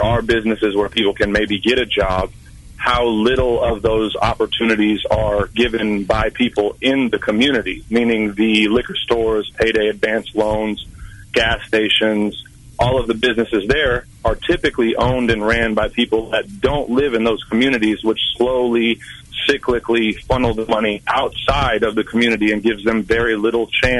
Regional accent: Lawrence, Kansas, United States; I'm actually from Lawrence, Kansas.

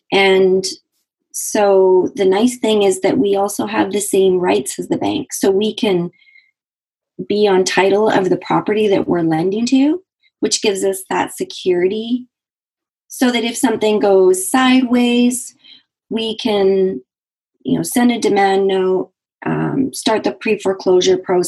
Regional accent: Canada; I'm Canadian, so I had some U.S. cash

